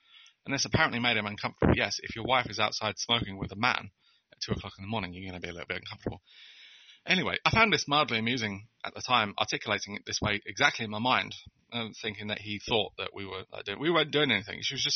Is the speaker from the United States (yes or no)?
no; England, United Kingdom; I'm in England now. I've just teleported to my home country.